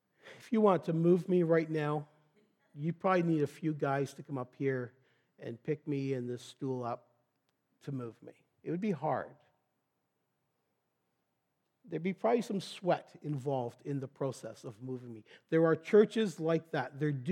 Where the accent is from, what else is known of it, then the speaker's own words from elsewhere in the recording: Belgium; also born or lived in Canada; But I used to play soccer because I grew up in Belgium. And that was the only game they knew how to play.